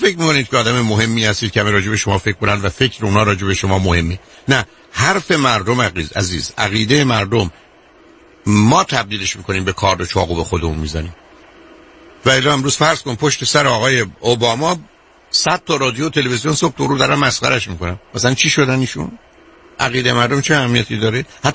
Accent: Shiraz, Fars, Iran; moved away

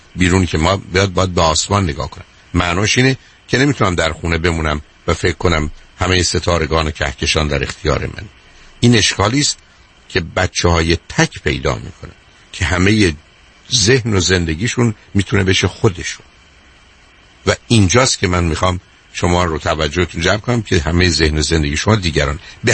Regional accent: Iran; من ایرانیم فارسی رو بلدم ولی ژاپنی و روسی بلد نیستم.

